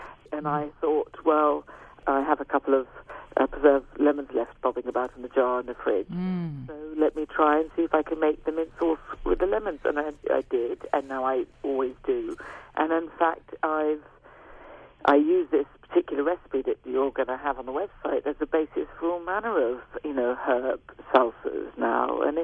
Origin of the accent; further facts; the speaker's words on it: United Kingdom; I'm British.